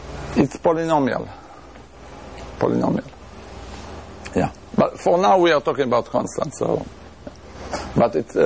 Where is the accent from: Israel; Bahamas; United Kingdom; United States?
Israel; accent: Israeli; English is a second language; not to mention my Israeli accent that is adding to the problem.